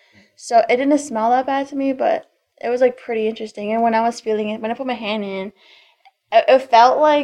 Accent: United States; And I am a woman from the Diné tribe, the Navajo tribe.

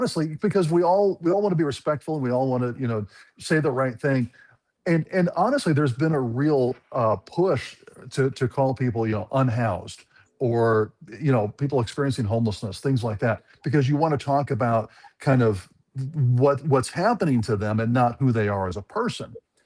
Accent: Peoria, Illinois, United States; I am an Illinois guy, born and raised in the Peoria area, and then spent really most of my life in Christian radio

